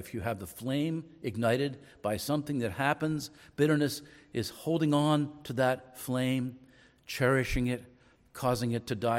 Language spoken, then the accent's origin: English; Wilmington, Delaware, United States; also born or lived in Philadelphia; I grew up near Philadelphia, and we had an old neighborhood, an old row house in Wilmington, Delaware.